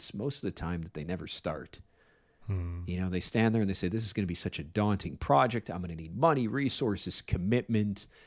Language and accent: English; Illinois, United States; I'll tell you, even though I grew up on the South Side, I do love the Cubs.